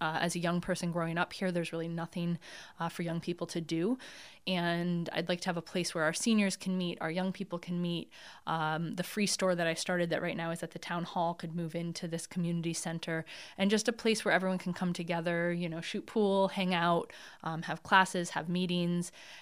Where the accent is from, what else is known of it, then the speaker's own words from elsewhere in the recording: New Lebanon, United States; I was born and raised here in New Lebanon, and we've always been a community that has come together and taken care of one another across any dividing lines